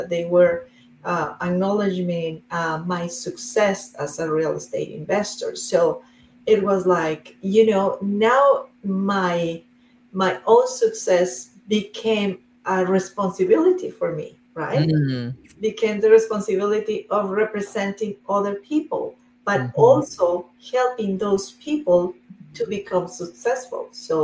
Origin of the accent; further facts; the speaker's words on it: Colombia; English is a second language; But I am from Colombia in South America, and I grew up with there.